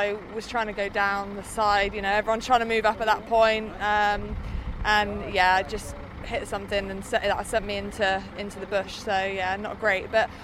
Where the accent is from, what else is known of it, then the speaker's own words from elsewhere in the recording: United Kingdom; Obviously, being a British rider, I'm always going to target this race.